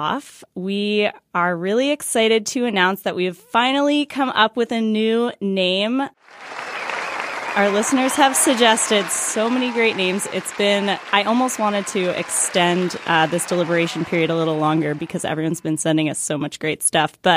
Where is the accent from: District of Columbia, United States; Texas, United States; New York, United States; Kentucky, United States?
District of Columbia, United States; Washington; we're hosting a live show in D.C., my hometown.